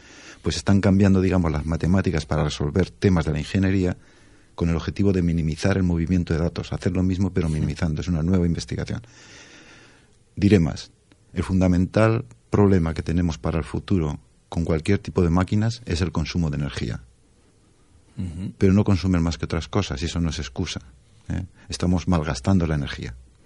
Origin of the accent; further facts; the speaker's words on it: Zaragoza, Aragon, Spain; El coste puede ser de Barcelona a mi tierra, Zaragoza